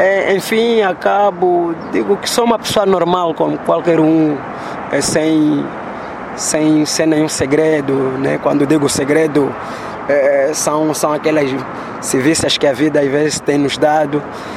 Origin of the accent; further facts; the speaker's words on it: Luena, Moxico, Angola; also born or lived in Luanda; sou natural do Luena, Moxico, mas nasci em Luanda.